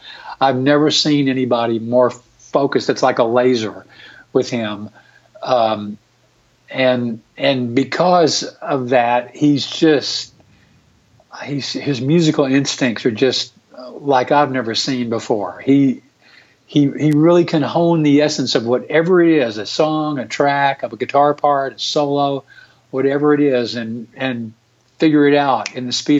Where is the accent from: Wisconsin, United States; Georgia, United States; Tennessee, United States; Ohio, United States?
Tennessee, United States; Memphis; now in Nashville, United States; I grew up in Memphis and listened to R&B my whole life as a little kid growing up.